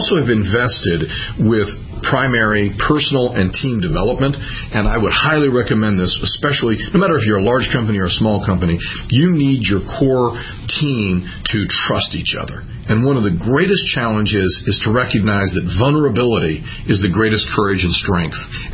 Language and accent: English; Oklahoma, United States; born there; So let me begin with, I was born in Oklahoma, and now I'm running a company in Oklahoma. It's serendipity.